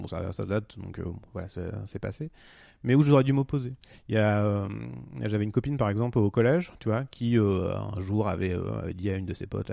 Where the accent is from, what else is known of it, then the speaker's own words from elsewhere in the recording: Normandy, France; Et j'ai grandi en Normandie.